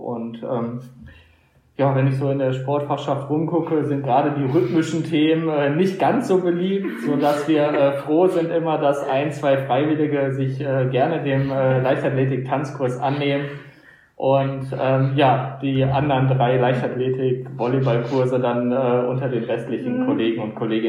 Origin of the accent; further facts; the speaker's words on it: Gelsenkirchen, North Rhine-Westphalia, Germany; Ich komme aus Gelsenkirchen und bin auch damals hier am Schalker Gymnasium zur Schule gegangen und habe dann in Essen studiert und habe den Weg dann wieder zurückgefunden.